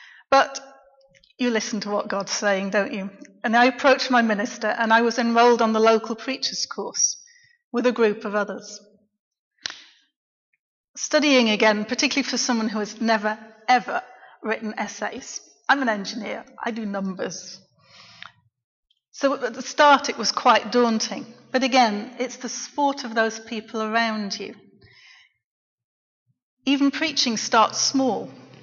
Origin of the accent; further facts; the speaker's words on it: Bradford, Yorkshire and the Humber, United Kingdom; I was born in Bradford, West Yorkshire. And then when I was very small, we moved to a village in West Yorkshire called Grindleton. It's just outside Clitheroe. But then they moved the county boundaries and we found ourselves in Lancashire. So we moved back to Bradford very quickly.